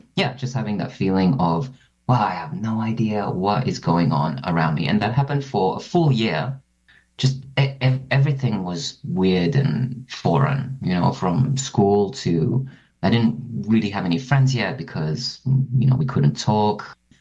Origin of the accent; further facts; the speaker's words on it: Cyprus; when I was growing up in Cyprus